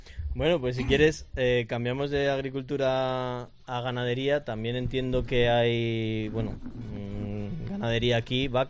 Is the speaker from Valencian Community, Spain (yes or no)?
no; Mingorría, Castile and León, Spain; soy de Mingorría, que a muchos dicen que es ya de casi la Sierra de Ávila.